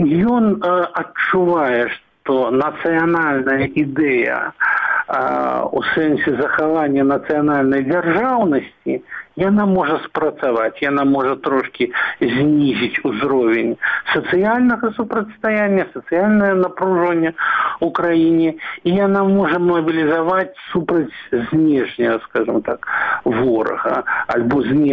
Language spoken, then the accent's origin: Russian; Belarus; в яким мы все плывем, мы белорусы.